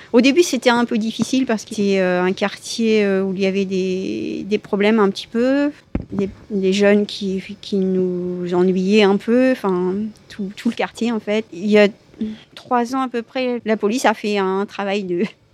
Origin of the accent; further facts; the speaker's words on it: Brittany, France; parce que mon mari est poitevin et moi je suis bretonne.